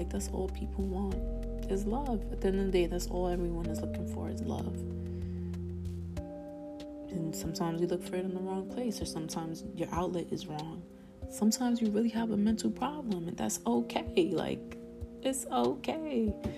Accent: New York City, New York, United States; born there; You know, I was born in the Bronx

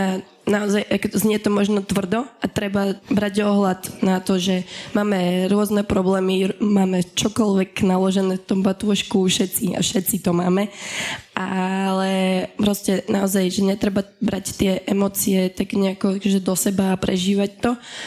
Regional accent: Dolný Kubín, Žilina Region, Slovakia; now in Bratislava, Slovakia; ja som teda z Dolného Kubina na Orave

